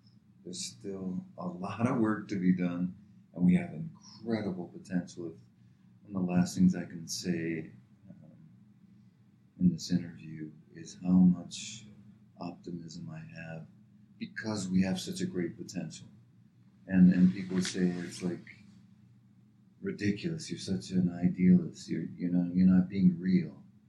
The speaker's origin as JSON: {"language": "English", "region": "the South", "country": "United States", "tie": "born or raised there", "said": "all I have to remember is growing up in the South in the 50s."}